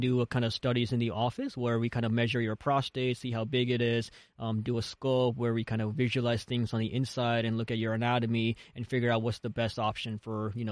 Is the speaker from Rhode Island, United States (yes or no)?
no; St. Louis, Missouri, United States; Krispy Kreme is actually, where I grew up with in St. Louis.